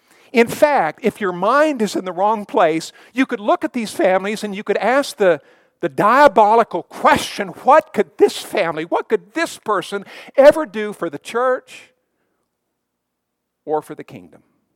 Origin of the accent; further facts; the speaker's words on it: Montana, United States; She grew up in Bakersfield. I grew up in Montana. Neither of us had ever lived in Oklahoma.